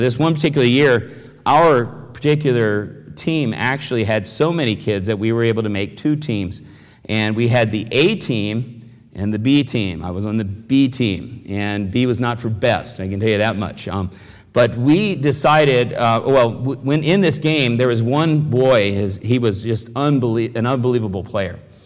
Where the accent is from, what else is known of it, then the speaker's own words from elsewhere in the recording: Arlington, Virginia, United States; But I was from Arlington. Now, Arlington, we probably had 40, 50 kids to choose from.